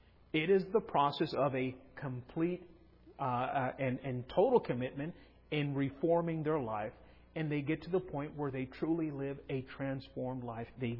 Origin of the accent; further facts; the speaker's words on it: California, United States; also born or lived in Mexico; I was born down in Mexico on the other side of the border, and as soon as I was able to travel, they came back to California, and we grew up in California.